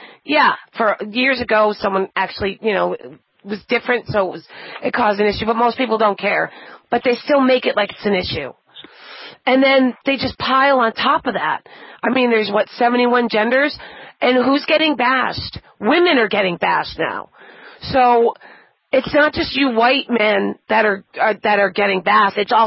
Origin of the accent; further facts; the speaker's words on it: Massachusetts, United States; actually I'm from Massachusetts, but that's the same thing happened.